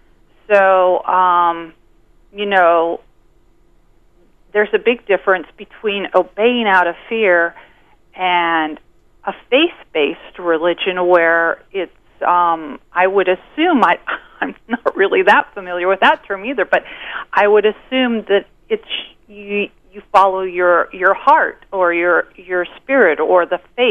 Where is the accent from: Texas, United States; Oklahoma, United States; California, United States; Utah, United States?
Utah, United States; I, you know, grew up in Utah in a suburb